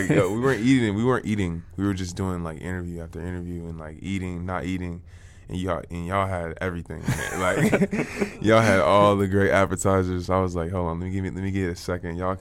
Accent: West Coast, United States; now in New York, United States; Even though I'm from the West Coast, like, I never really liked the cold weather or anything like that until I came to New York

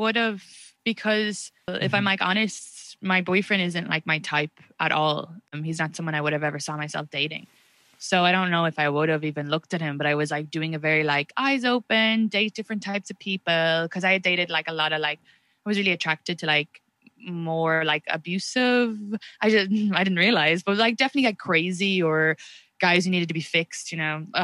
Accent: United States; I'm so American.

